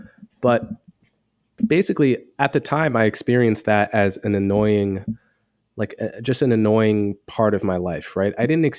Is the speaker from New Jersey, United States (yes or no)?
yes; Montclair, New Jersey, United States; So I grew up in Montclair, New Jersey, which is a nice suburb outside of New York City, very racially diverse.